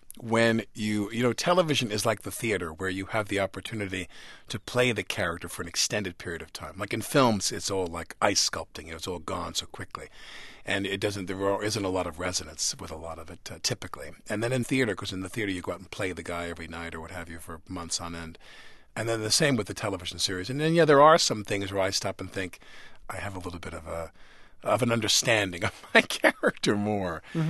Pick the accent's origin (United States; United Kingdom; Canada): United States; New York; And my problem is I live in New York. All my board commitments are in New York. I'm a New Yorker to the core.